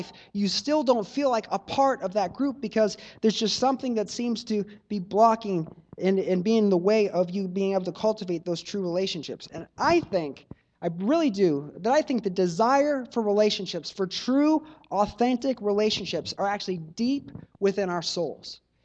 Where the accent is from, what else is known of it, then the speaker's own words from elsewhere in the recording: Missouri, United States; also born or lived in Boston, United States / Houston, United States; I was born in Boston. I lived there till I was about 9 or 10 years old. Then in third grade, we moved to Houston, Texas, and I was there till fifth grade. And about the middle of my fifth grade year, we moved to Missouri